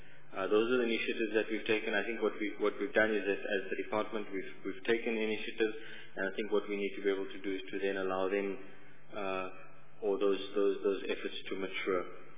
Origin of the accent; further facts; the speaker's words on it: South Africa; I think what we have to be able to realize in as a South African is that we've got to be able to make those trade-offs